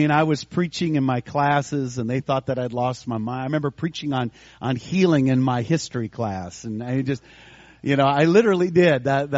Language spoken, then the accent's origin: English; Minnesota, United States; also born or lived in St. Paul; I grew up in western Minnesota in the country, and I was born in St. Paul, but my mother remarried after a divorce, and so we moved to the country. We moved to western Minnesota